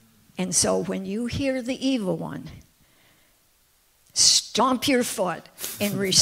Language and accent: English; Michigan, United States; moved away; I grew up in Michigan taking care of orphan sheep, and we moved to Tennessee about 45 years ago